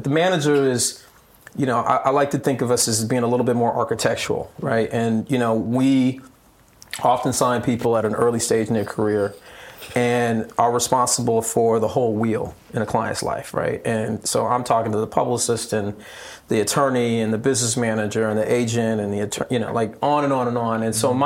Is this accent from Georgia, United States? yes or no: no; Long Beach, California, United States; have the cultural identity that was so important to me growing up in Long Beach.